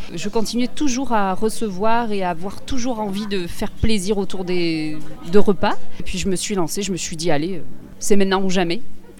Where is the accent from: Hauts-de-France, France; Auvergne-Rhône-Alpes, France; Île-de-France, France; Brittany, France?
Auvergne-Rhône-Alpes, France; Aurillac; Alors oui, je suis du Cantal, je suis d'Aurillac.